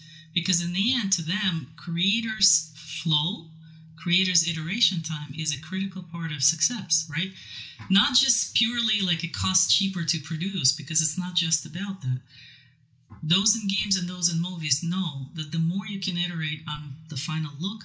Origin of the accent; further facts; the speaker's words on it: Siberia, Russia; moved away; I'm originally from Siberia, Ural Mountains, right?